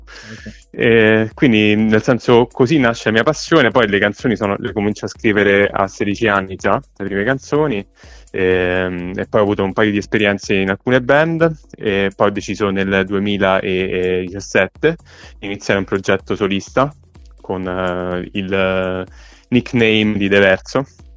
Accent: Rome, Lazio, Italy; io sono di Roma e suono spesso in giro, nei locali qui a Roma.

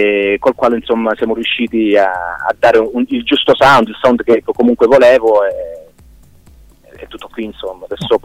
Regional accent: Calabria, Italy; questo album l'abbiamo prodotto ovviamente nella mia terra, ci tengo a dirla questa cosa, l'abbiamo prodotto in Calabria

